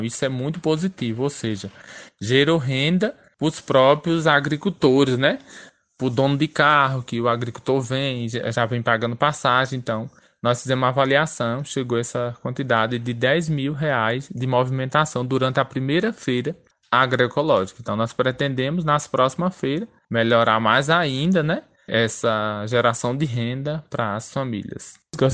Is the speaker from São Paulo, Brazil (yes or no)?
no; Campo Formoso, Bahia, Brazil; nós que somos agricultores, eu sou um dos do município de Campo Formoso